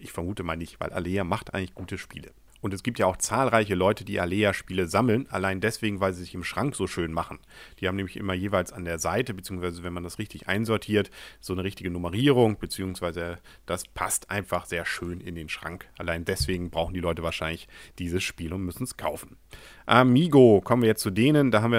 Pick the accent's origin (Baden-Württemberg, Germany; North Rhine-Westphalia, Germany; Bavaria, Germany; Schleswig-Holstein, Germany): Schleswig-Holstein, Germany; für mich als Schleswig-Holsteiner natürlich spannend, dass es bei DLP Games ein Spiel gibt, das sich um Lübeck dreht.